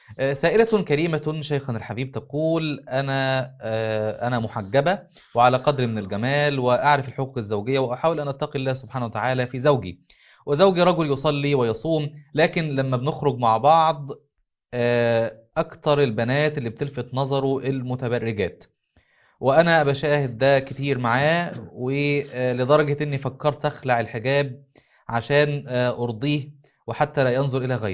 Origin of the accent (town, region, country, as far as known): Upper Egypt, Egypt